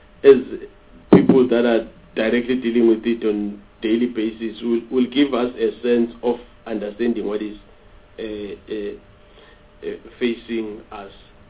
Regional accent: Mpumalanga, South Africa; let me use Mpumalanga because I'm from Mpumalanga

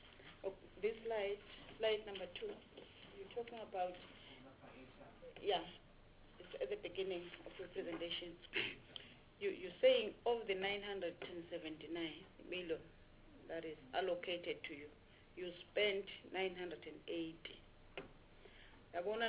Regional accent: Mpumalanga, South Africa; I still maintain that I'm from Mpumalanga province, a province which have a history of not having a university.

